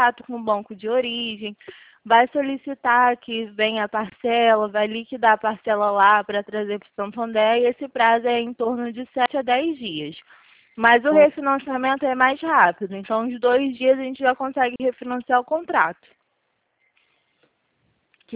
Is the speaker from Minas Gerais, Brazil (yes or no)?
no; Rio de Janeiro, Brazil; Então, eu sou do Rio de Janeiro.